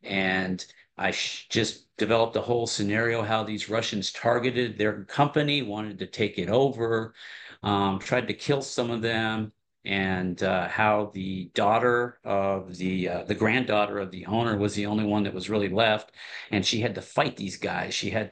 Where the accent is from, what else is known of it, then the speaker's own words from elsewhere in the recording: Sheridan, Wyoming, United States; moved away as an adult; now in Lancaster, United States; Well, I live in Lancaster, Pennsylvania with my wife, Cheryl, and we've been here since 1996. I grew up in Sheridan, Wyoming, and I went to college, University of Wyoming.